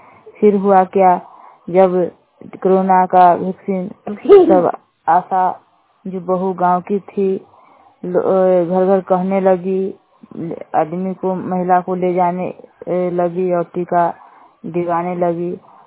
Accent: Bishanpur Bathua, India; और बिशनपुर बथुआ के रहने वाली हूँ। वार्ड 7

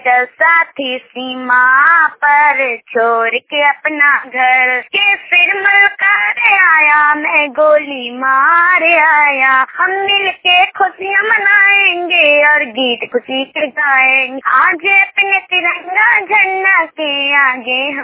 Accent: Bihar, India; मैं सिरपुर की रहने वाली हूँ, थाना नौ जिला नालंदा।

